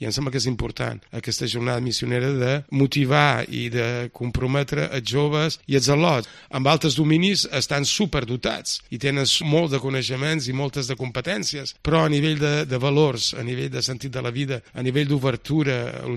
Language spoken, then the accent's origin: Catalan; Caló, Catalonia, Spain; quan jo era petit a Caló sortíem amb una rodiola a demanar.